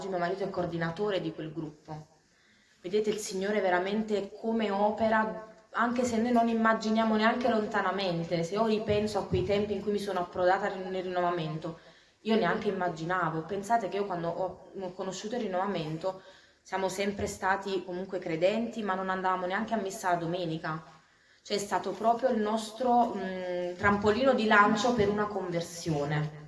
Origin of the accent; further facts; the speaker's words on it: Campania, Italy; accent: Campanian; moved away; Io sono di origini campane, sicuramente si sentirà dal mio accento